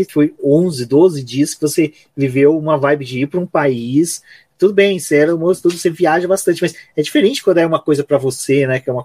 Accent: Brazil; Olha, eu não sou espiã, eu sou brasileiro.

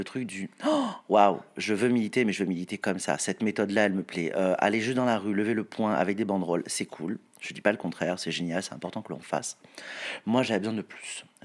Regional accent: South, France; je participais à toutes les prides à l'époque à Montpellier, parce que je suis du Sud.

